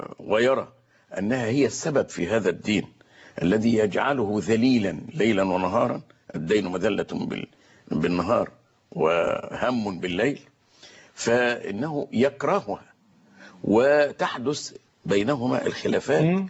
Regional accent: Egypt

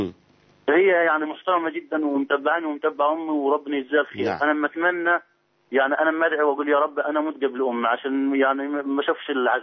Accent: Upper Egypt, Egypt; يعني انت عارف احنا من الصعيد

